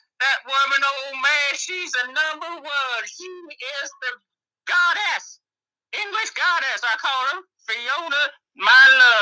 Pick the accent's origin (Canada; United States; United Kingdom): United States; Greenville, Alabama; I'm from Greenville, Alabama.